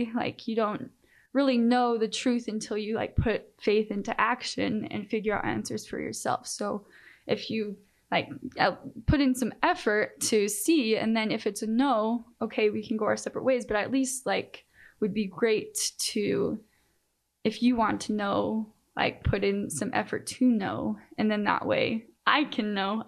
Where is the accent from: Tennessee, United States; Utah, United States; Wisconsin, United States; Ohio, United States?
Utah, United States; Alpine; I grew up in Alpine, Utah. It's very LDS community.